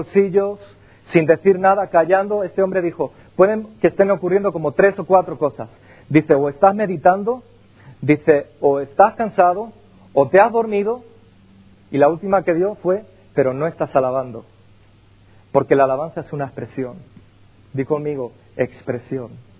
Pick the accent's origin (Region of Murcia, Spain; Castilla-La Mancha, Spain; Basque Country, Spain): Castilla-La Mancha, Spain; Allí en la Mancha, cuando yo soy manchego, cuando la gente habla, habla con las manos.